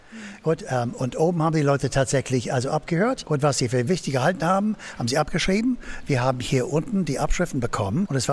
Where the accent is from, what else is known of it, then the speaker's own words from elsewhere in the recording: United States; German is a second language; ich bin Amerikaner